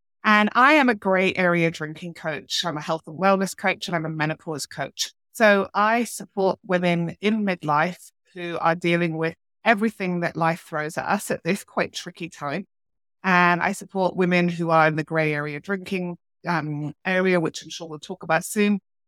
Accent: United Kingdom; now in Australia; I am British. I live on the west coast of Australia.

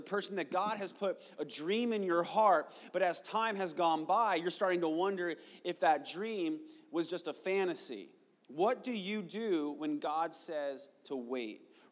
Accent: Arizona, United States; I'm from Arizona.

